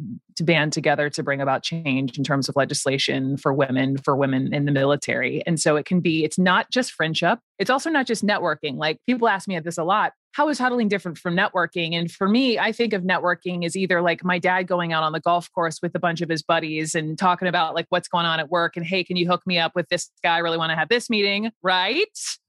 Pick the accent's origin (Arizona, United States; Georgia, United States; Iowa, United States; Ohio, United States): Georgia, United States; Atlanta; let me check my privilege right here as a white woman born and raised in Atlanta.